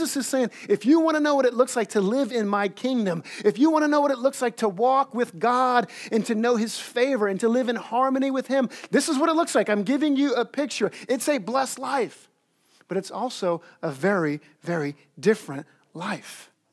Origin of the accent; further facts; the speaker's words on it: Gulf Coast, United States; I grew up swimming on the Gulf Coast, and, you know, it was pretty salty, that water.